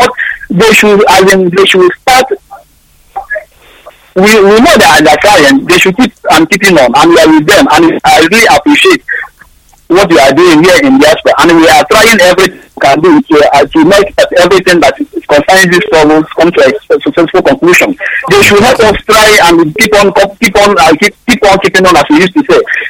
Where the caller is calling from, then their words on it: Dakar, Senegal; I'm calling from Dakar, Senegal.